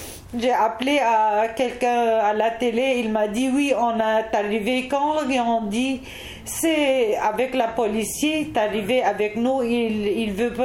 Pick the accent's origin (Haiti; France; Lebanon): Lebanon; peut-être je suis libanaise